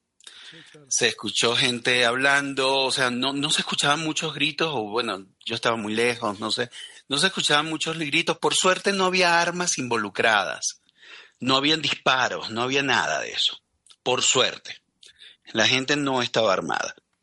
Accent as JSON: {"language": "Spanish", "country": "Venezuela", "also_born_or_lived": "Spain", "said": "Yo soy español venezolano y solo tenía el español en mi bolsillo y tomé también el venezolano."}